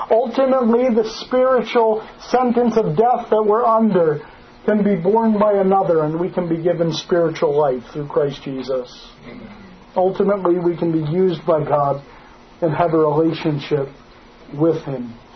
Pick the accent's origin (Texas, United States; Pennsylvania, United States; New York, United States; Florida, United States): Pennsylvania, United States; I am a hunter. Growing up in Pennsylvania, it kind of comes with the birth certificate.